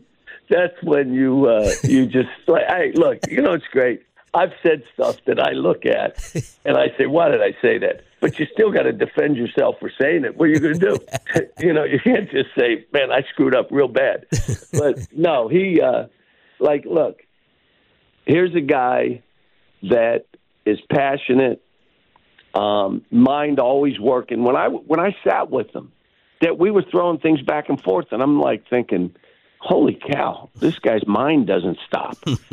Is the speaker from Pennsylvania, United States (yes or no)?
yes; Pittsburgh, Pennsylvania, United States; Look, I grew up in Pittsburgh, so you know I like the Steelers.